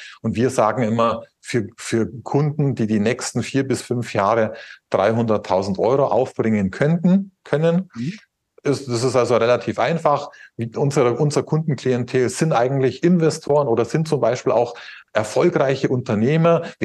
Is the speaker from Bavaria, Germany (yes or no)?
yes; Bavaria, Germany; Ich liebe ja mein Deutschland, ich liebe mein Bayern. Ich komme ja aus der Nähe von München, liebe auch mein Tirol.